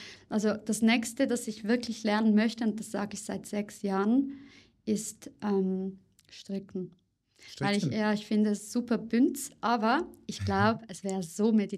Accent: Zurich, Switzerland; ich lebe sehr gerne in Zürich, ist ja meine Heimatstadt.

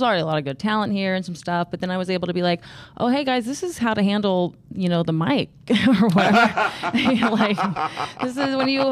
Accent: Houston, Texas, United States; now in Austin, United States; Houston originally, but I started comedy in Boston, and then I moved to Austin.

